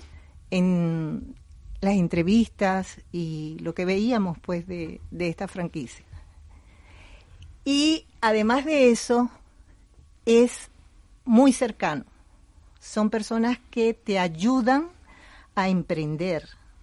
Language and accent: Spanish; Venezuela; moved away as an adult; now in Spain; ya somos inmigrantes, ¿verdad? Somos venezolanos. Y tenemos un año aquí en España. Nuestros hijos están ya radicados aquí.